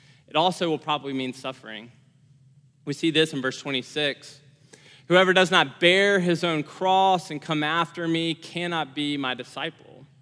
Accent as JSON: {"language": "English", "town": "Memphis", "region": "Tennessee", "country": "United States", "tie": "born or raised there", "lives_now": "Austin, United States", "said": "I grew up in Memphis, and now I live in Austin."}